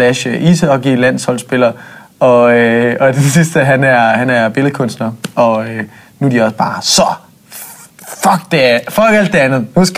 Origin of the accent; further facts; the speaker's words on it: Nørresundby, North Denmark Region, Denmark; Jeg er fra Nørresundby.